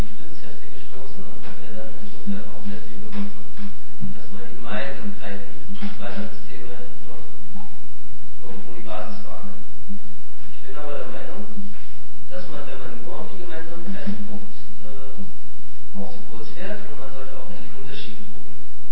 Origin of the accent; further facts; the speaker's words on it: Thuringia, Germany; ich komme aus Münhausen, das ist Thüringen, also neue Bundesland.